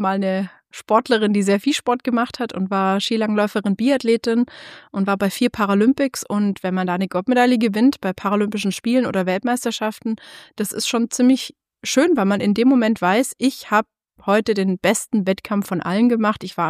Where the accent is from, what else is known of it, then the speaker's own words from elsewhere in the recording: Baden-Württemberg, Germany; now in Berlin, Germany; ich bin als Schwabe in Berlin.